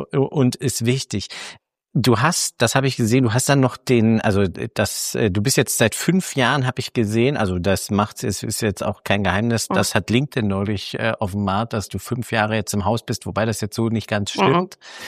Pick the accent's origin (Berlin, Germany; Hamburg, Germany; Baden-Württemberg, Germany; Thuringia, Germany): Thuringia, Germany; Gera; born there; Guck mal, ich bin in Gera geboren.